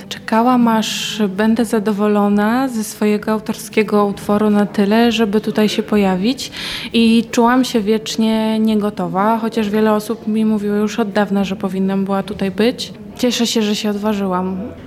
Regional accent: Warsaw, Masovian Voivodeship, Poland; now in Olsztyn, Poland; ja pochodzę z Warszawy, ale od 3 lat jestem tutaj w Olsztynie. Przeprowadziłam się, studiuję architekturę krajobrazu.

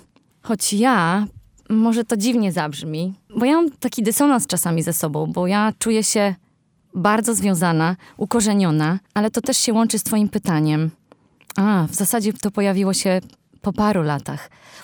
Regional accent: Olsztyn, Warmian-Masurian Voivodeship, Poland; to kim ja jestem, czyli olsztynianką i Polką

